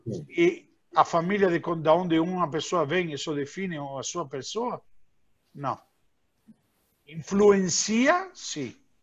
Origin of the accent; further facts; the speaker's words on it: Argentina; Portuguese is a second language; now in Brazil; Eu sou da Argentina e vim morar no Brasil.